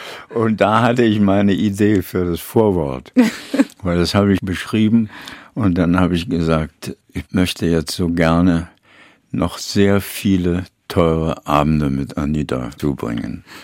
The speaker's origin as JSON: {"language": "German", "region": "Berlin", "country": "Germany", "said": "Deutschland ist, also Berlin vor allen Dingen, meine Heimat."}